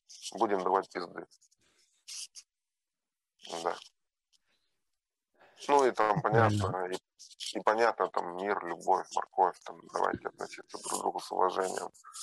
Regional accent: Ukraine; Russian is a second language; ну, ты представляешь, вот ты молдаванин, я украинец, да, мы идем, значит, в Карпатском селе

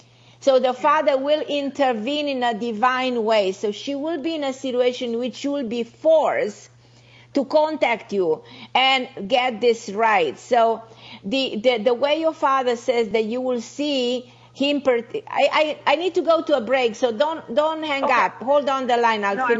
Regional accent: Romania; born there; English is a second language; a Hungarian origin myself, so that's why. My mother was Hungarian. Yeah. I was born in Romania, half Hungarian, so I love the Hungarian people because I'm part Hungarian myself.

